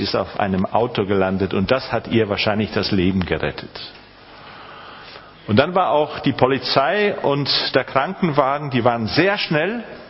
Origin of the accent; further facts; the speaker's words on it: Spain; Und wir sind nach Spanien ausgewandert und ich bin dann in Spanien aufgewachsen.